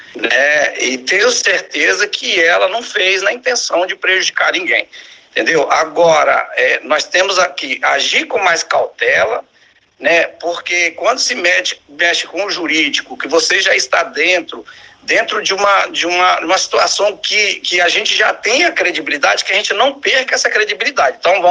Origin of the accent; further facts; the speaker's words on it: Itaúnas, Espírito Santo, Brazil; Por exemplo, eu sou de Itaúnas, tento fazer o meu melhor aqui em Itaúnas, né